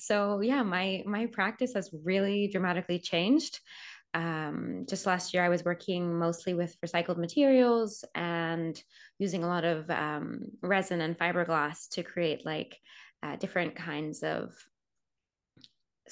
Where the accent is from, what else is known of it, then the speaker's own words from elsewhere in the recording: Rome, Lazio, Italy; I grew up in Rome, as I mentioned. My parents are American, but they changed their lives 35 years ago and moved from New York to Rome. And it's where I was raised.